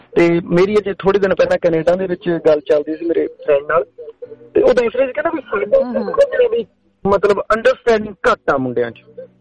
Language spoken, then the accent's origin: Punjabi; Bhikhi, Punjab, India; moved away as an adult; ਮੇਰਾ ਪੰਜਾਬ ਦੇ ਵਿੱਚ ਲੁਧਿਆਣੇ ਦੇ ਕੋਲੇ ਰਾੜਾ ਸਾਹਿਬ ਪਿੰਡ ਆ, ਤੇ ਰਾੜਾ ਸਾਹਿਬ ਦੇ ਨਾਲ ਹੀ ਮੇਰਾ ਪਿੰਡ ਭੀਖੀ ਖੜਦਾ, ਪਰ ਮੈਂ ਰਾੜਾ ਸਾਹਿਬ ਹੀ ਰਹਿੰਦੇ ਹਾਂ ਅਸੀਂ ਬਾਜ਼ਾਰ ਦੇ ਵਿੱਚ ਹੀ